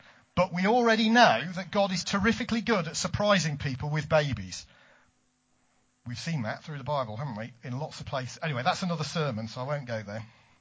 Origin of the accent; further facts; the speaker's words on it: East Midlands, United Kingdom; We moved back here about 2 years ago. I grew up in the East Midlands in a place called Towton, and we came back a couple of years ago, having moved away for about 25 years, 30 years